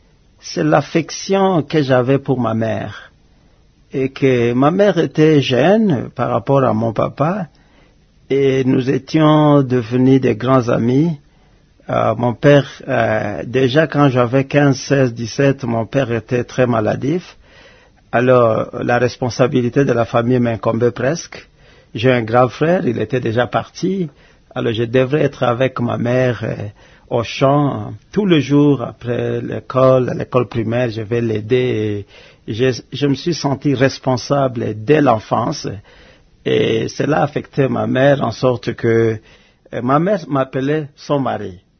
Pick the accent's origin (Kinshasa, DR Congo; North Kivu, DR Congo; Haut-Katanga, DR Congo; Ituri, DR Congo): Ituri, DR Congo; Irumu; born there; Je suis né à Irumu.